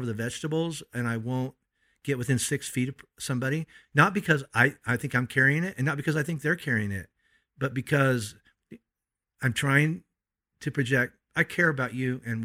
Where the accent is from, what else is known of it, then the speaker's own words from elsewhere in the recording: United States; I'm a Christian first and a follower of Jesus first, and I'm an American second, and I love both.